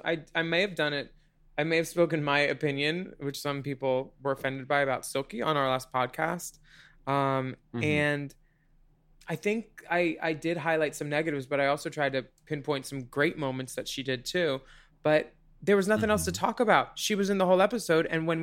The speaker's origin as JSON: {"language": "English", "region": "Pennsylvania", "country": "United States", "said": "Because we're girls from Pennsylvania, babes."}